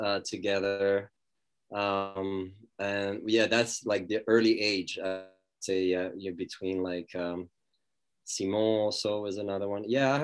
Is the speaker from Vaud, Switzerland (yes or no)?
yes; Pully, Vaud, Switzerland; Lausanne. Actually, I grew up in Puy, which is part of the greater Lausanne.